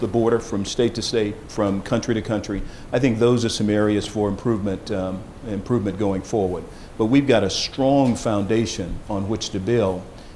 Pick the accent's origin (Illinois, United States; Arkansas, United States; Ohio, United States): Arkansas, United States; Arkansas is my home state, and I used to work at Arkansas State University.